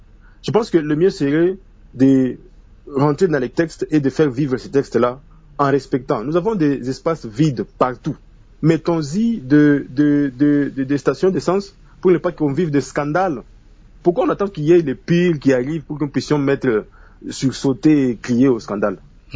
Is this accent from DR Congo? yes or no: yes; Kolwezi, Lualaba, DR Congo; Ici à Kolwezi, oui, à Kolwezi, nous sommes Congolais, nous vivons cela